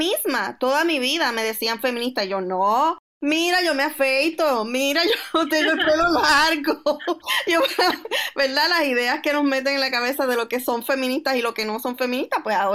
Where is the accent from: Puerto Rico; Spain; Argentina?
Puerto Rico; yo me crié en Puerto Rico en una iglesia presbiteriana